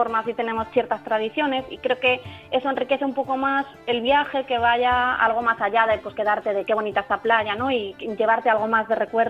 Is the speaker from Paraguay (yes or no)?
no; Galicia, Spain; born there; como buena gallega, no meto el pie en el lodo. A ver, yo si me fuera a la provincia de Ourense, que es además la provincia en la que yo nací